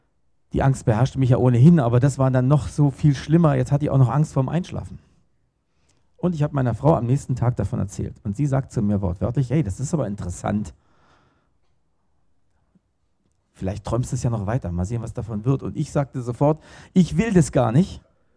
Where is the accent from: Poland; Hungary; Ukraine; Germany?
Germany; Berlin; born there; moved away; Also ich komme gebürtig aus Berlin und da lebt auch meine Familie.